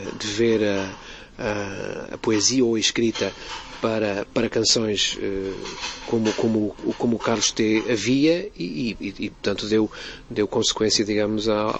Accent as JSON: {"language": "Portuguese", "region": "Trás-os-Montes", "country": "Portugal", "said": "Eu sou transmontano, tinha vindo para o Porto estudar."}